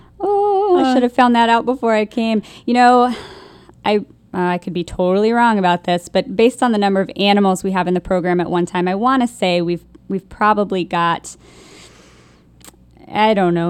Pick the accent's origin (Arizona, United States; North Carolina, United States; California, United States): North Carolina, United States; Cary; So actually, I grew up in Cary. I currently live in Durham.